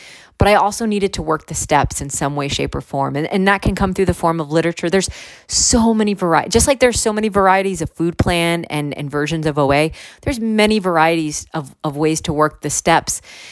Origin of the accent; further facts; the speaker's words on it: Massachusetts, United States; I'm from Western Massachusetts.